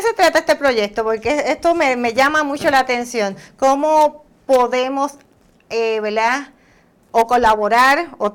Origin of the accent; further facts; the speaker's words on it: Lares, Puerto Rico; ¡Oh, mi pueblo de Lares!